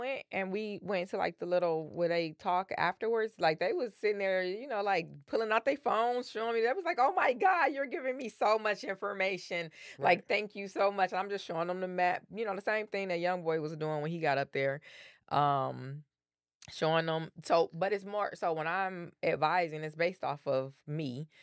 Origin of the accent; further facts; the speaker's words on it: Detroit, Michigan, United States; I'm from Detroit. I understand the city. I've seen it in different waves. I've lived all over it, west side, east side, the middle side, like everywhere, literally.